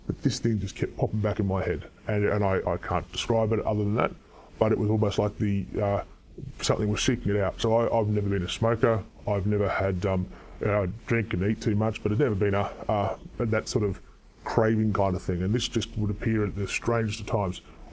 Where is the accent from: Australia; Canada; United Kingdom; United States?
Australia; Adelaide, South Australia; where I grew up in Adelaide.